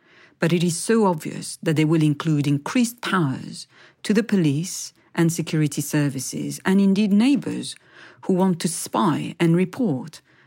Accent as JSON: {"language": "English", "region": "Île-de-France", "country": "France", "tie": "born or raised there", "said": "And certainly as children growing up in the Paris suburbs, we were very much viewed and indeed treated as an immigrant class who did not really belong"}